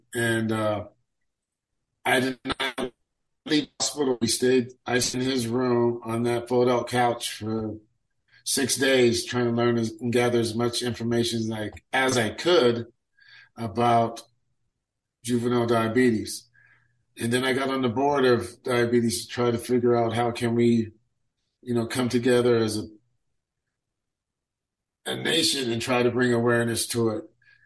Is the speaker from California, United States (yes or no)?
yes; Sacramento, California, United States; I grew up in District 7 out in South Sac.